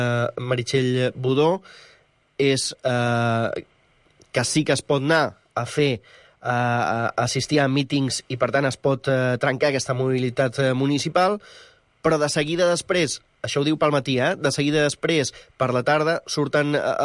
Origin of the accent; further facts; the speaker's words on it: Torrelles de Llobregat, Catalonia, Spain; Que jo sóc de Torrelles de Llobregat i jo no puc anar a Barcelona a veure una obra de teatre.